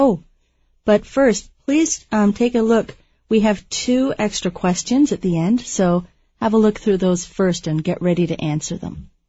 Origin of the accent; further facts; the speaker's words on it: Canada; This is one reason why I'm sad I'm not born and raised in Taiwan, because in Canada, we don't get red envelopes.